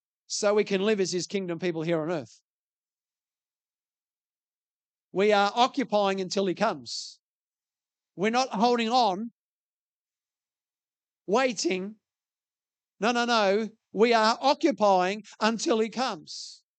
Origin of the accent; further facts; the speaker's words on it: Tasmania, Australia; born there; I'm not an Australian anymore. I'm not a Tasmanian. I was born in Tasmania. I live in Australia